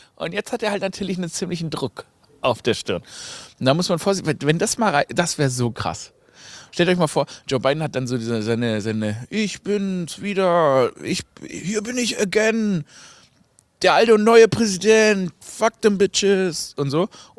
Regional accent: Stuttgart, Baden-Württemberg, Germany; Ich komme ja aus Stuttgart, gell?

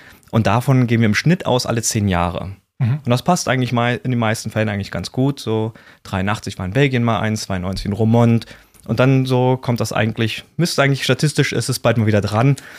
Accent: Berlin, Germany; Also ich bin eigentlich Berliner, ich weiß nicht, ob man es sogar raushört, der eine oder andere vielleicht.

